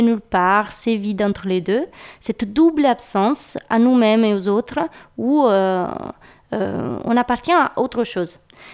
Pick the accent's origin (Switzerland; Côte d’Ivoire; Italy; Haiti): Italy; French is a second language; now in France; moi, je suis italienne et ça fait des années que je suis en France. Et je sais que quand je reviens en Italie, bah, je suis la française.